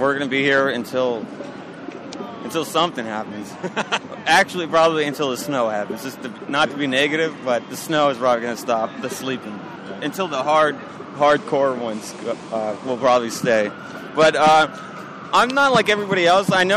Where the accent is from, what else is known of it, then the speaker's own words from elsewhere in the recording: San Francisco, California, United States; I'm from San Francisco, California.